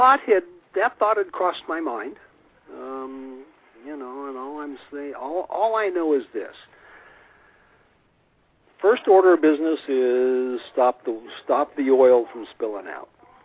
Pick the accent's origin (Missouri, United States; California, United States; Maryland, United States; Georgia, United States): Missouri, United States; Not a whole lot, but I'm willing to be convinced. I'm from Missouri. Show me.